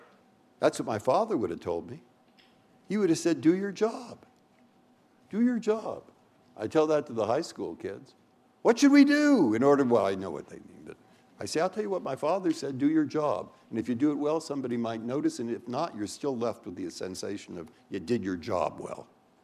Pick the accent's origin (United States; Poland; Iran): United States; San Francisco, California; also born or lived in Massachusetts; I grew up in San Francisco. I lived most of my life in Massachusetts.